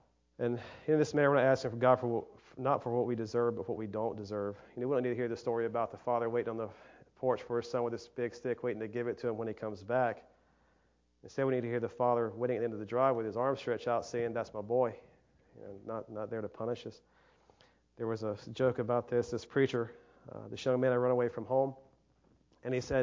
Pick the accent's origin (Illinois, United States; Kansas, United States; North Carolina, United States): North Carolina, United States; And I'm from North Carolina, so I'm tied to this place. I said, this is my home.